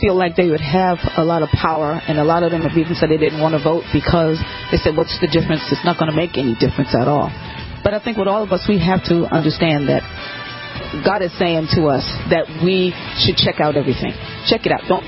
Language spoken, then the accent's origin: English; New York, United States; Actually, growing up in New York, it started then, because we grew up in the time of change, social change.